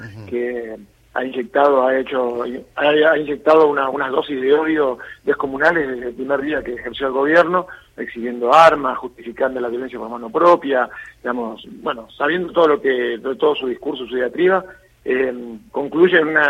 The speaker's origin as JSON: {"language": "Spanish", "country": "Argentina", "said": "como argentino fronterizo y como ciudadano de América Latina"}